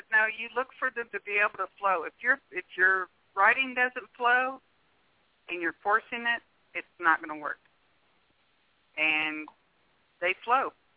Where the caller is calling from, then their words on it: Wyoming, United States; I'm actually calling from Wyoming, and I guarantee you it is colder here than there.